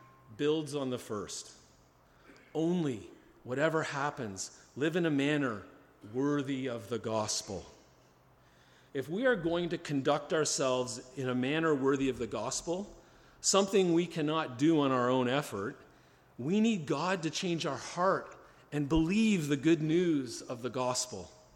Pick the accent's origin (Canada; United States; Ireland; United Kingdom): Canada; Advertising and the culture tell me I am Canadian. And while I am